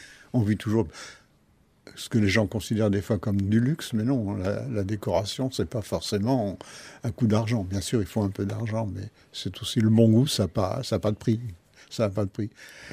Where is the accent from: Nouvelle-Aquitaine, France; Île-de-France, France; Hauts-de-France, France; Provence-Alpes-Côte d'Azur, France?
Île-de-France, France; Paris; Non, je ne suis pas né à Marolles, je suis un bon Parisien. J'ai toujours habité Paris